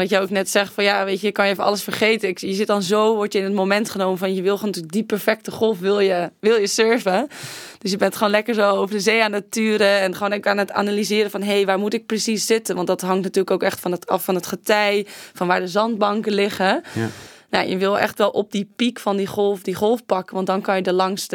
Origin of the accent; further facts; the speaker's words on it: Wijk aan Zee, North Holland, Netherlands; born there; als ik terug wil komen naar Wijkenzee, naar mijn geboortedorp, dan moet het daar gewoon schoner